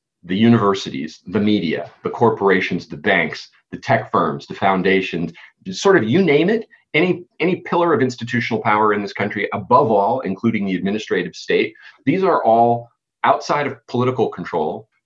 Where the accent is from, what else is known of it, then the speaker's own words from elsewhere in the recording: California, United States; I'm a blue person, so I'm from California.